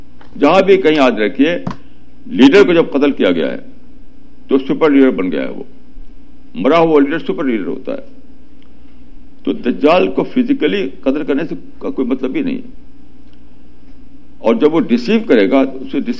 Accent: India; born there; ہم لوگ جو انڈیا میں پیدا کیا اللہ تعالیٰ نے, میں سمجھتا ہوں کہ ہمارے بڑی بلیسنگ ہے اللہ تعالیٰ کی.

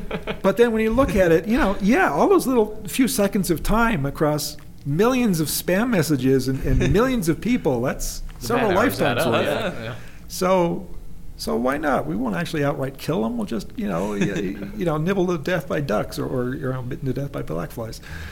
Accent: Canada; from the couple of cuts from 4,000 as a Canadian astronaut candidate.

